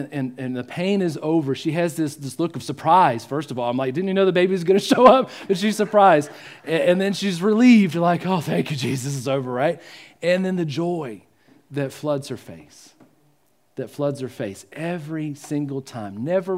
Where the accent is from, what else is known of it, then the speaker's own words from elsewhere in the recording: Georgia, United States; it reminds me of home because I'm from Georgia, right?